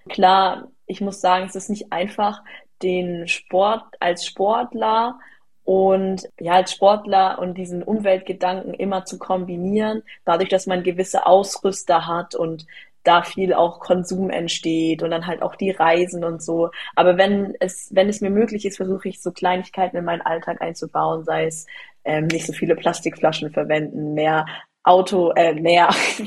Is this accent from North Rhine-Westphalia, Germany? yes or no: no; Karlsruhe, Baden-Württemberg, Germany; born or raised there